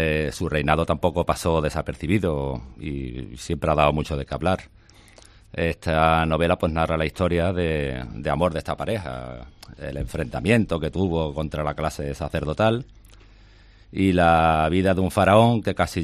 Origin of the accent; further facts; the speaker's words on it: Huelva, Andalusia, Spain; now in Punta Umbría, Spain; Soy de Huelva, pero vivo allí en Punto Umbría.